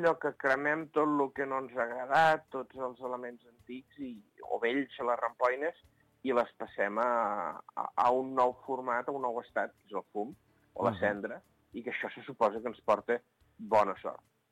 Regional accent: Sarral, Catalonia, Spain; jo soc de Sarral, a Sarral en tenim una que és que encén la foguera de Sant Joan

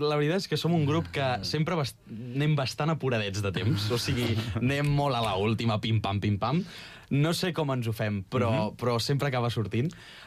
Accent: Sant Llorenç d'Hortons, Catalonia, Spain; Jo sóc de Sant Llorenç d'Hortons.

